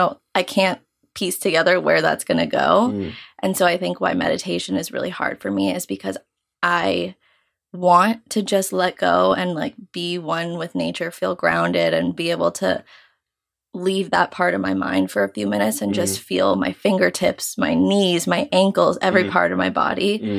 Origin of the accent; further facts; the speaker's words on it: New York, United States; for those of you who don't know, and I am 24. I'm from New York.